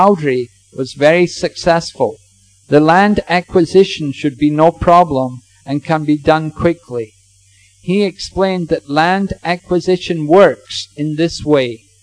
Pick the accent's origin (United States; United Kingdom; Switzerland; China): United Kingdom; England; going to the library in my hometown in England